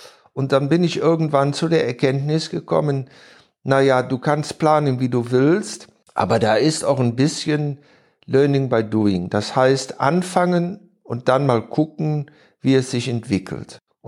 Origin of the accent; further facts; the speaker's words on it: North Rhine-Westphalia, Germany; Nordrhein-Westfalen, mein Heimatbundesland, zu Fuß zu umrunden.